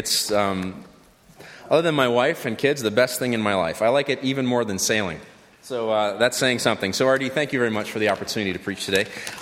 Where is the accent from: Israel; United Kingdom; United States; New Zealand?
Israel; I grew up in Israel. I grew up there during the first intifada, the first uprising. I grew up in a culture that dealt with terrorism as an everyday thing.